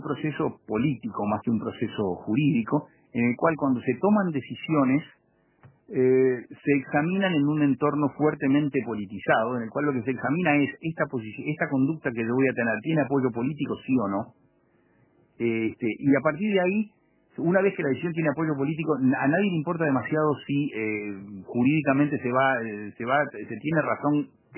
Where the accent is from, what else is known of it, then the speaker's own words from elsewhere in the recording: Uruguay; somos uruguayos todos.